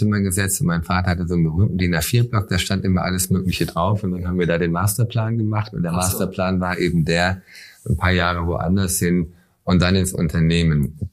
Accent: Siegen, North Rhine-Westphalia, Germany; Ich bin 74 in Siegen geboren und habe mein Abi in Siegen gemacht, war aber ein Jahr lang in den USA auf dem Internat an der Ostküste in der 11. Klasse.

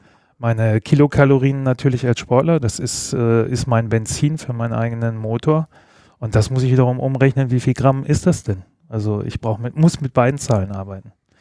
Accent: Bremen, Germany; born there; Nee, ich bin tatsächlich gebürtiger Bremer

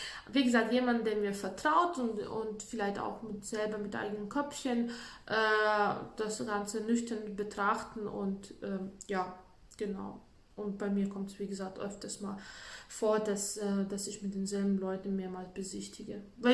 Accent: Latvia; German is a second language; now in Germany; Bei uns in Lettland, ich komme ja aus Lettland

